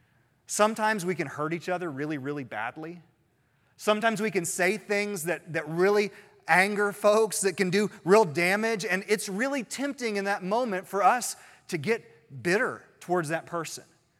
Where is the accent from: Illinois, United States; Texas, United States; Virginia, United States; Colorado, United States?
Virginia, United States; Christiansburg; So I grew up in Christiansburg, and the farmhouse was like the place to eat at the time.